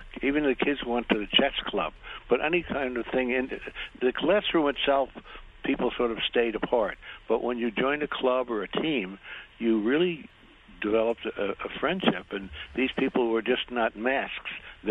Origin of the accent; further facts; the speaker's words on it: Newark, New Jersey, United States; I grew up in Newark in the 1950s in an all-white neighborhood.